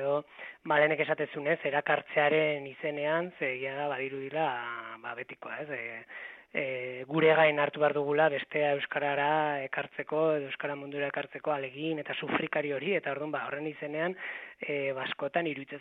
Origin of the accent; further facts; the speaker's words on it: Irun, Basque Country, Spain; behintzat Irunen gure herrian eta baita ere